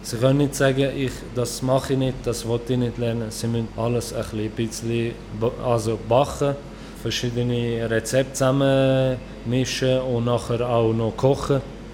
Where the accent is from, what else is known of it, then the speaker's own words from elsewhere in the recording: Turkey; now in Germany; Ich komme aus der Türkei und bin Kurde. Und bin seit 1,5 Jahren